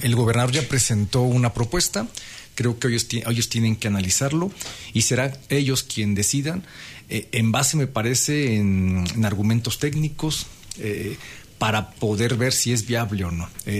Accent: Querétaro, Mexico; Los que somos de Querétaro, yo por ejemplo soy de Querétaro, ¿no? De toda la vida, de abuelos, padres, estoy de los poquitos queretanos que quedan

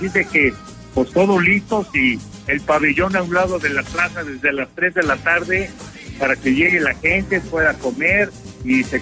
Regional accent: León, Guanajuato, Mexico; born there; now in Querétaro, Mexico; nací yo en León, Guanajuato, hace muchos años, pero ya llevo casi 60 en Querétaro.

